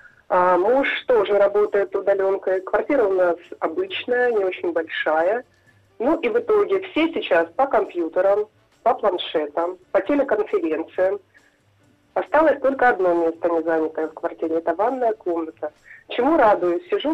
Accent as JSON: {"language": "Russian", "region": "Moscow", "country": "Russia", "said": "Я из Москвы. Я домохозяйка."}